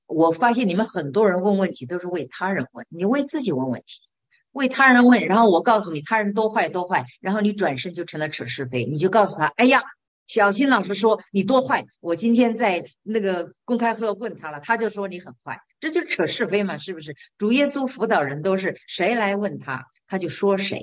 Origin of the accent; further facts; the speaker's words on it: China; moved away as an adult; 我也在中国大陆长大的，我都是个成年人才出国。